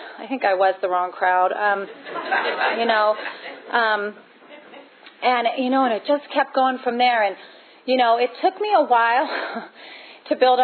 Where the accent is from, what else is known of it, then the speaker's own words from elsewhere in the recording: Baltimore, Maryland, United States; I grew up in Baltimore in a very, you know, average middle-class home